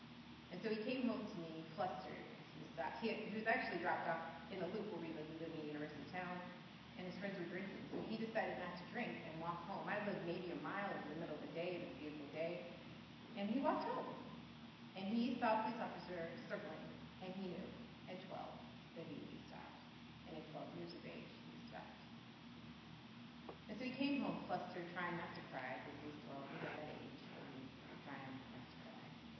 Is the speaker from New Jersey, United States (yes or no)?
no; St. Louis, Missouri, United States; In St. Louis. I'm from St. Louis. I'm a native St. Louisan, buried from St. Louis.